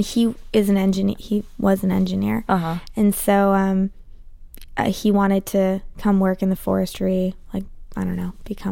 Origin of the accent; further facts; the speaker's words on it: Vancouver, British Columbia, Canada; now in Nashville, United States; No, I'm from Vancouver.